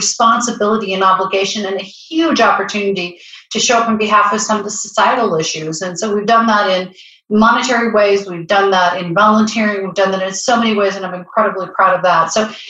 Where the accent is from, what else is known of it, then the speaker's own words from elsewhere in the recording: Pacific Northwest, United States; now in New Jersey, United States; I grew up in the Northwest and my heart still lives in the Northwest, despite the fact that I'm physically in New Jersey